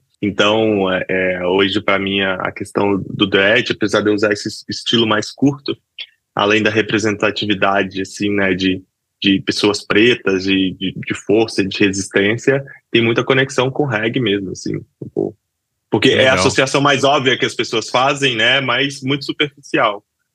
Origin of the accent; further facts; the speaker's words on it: Espírito Santo, Brazil; eu sou do Espírito Santo, né? Pá, cara, cidade litorânea, de praia, vivi na praia a vida inteira